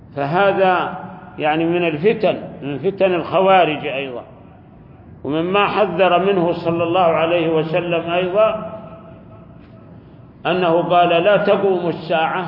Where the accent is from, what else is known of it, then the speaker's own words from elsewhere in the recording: Saudi Arabia; نحن بارك الله فيكم في بلادنا السعودية